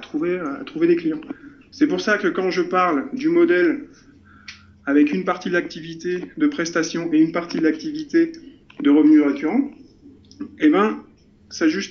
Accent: Lille, Hauts-de-France, France; je viens de Lille

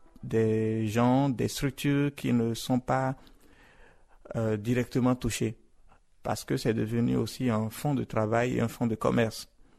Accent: Benin; Alors oui, je suis béninois. Mais je suis africain et je suis humain du 21e siècle.

